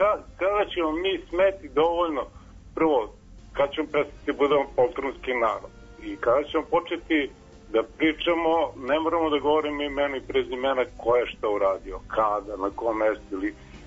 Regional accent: Belgrade, Serbia; born there; Ja sam rođen u Beogradu, ovdje što sam u Beogradu.

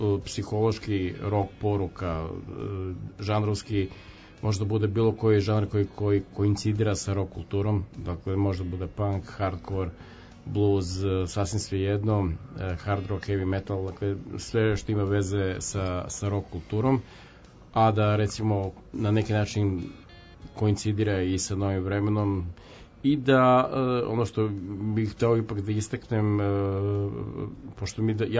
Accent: Serbia; Mi smo Srbi

